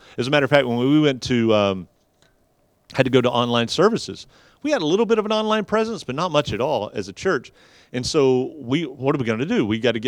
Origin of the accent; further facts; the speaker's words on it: the South, United States; especially for somebody like me, in growing up in the South